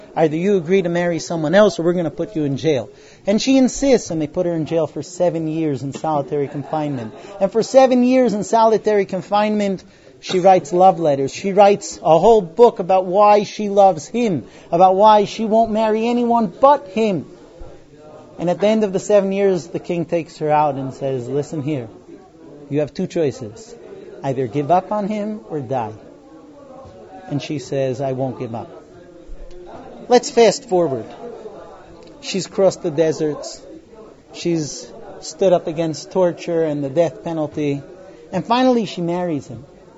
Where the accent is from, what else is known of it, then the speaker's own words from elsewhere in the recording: United States; I was born here. I grew up in the United States.